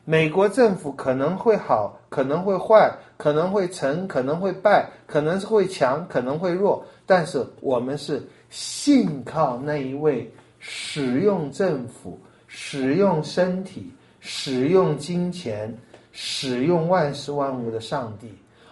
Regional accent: China; 我们中国人也是这样，对不对？哪个地方赚钱就去哪里。

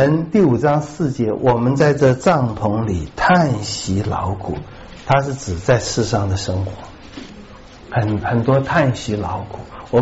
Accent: China; 可是我们中国人哈、哦，大概生活太悲惨了

